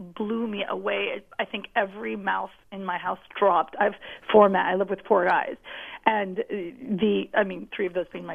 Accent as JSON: {"language": "English", "country": "Canada", "said": "as a Canadian, I find it hysterically funny that there's people dressed up as bald eagles"}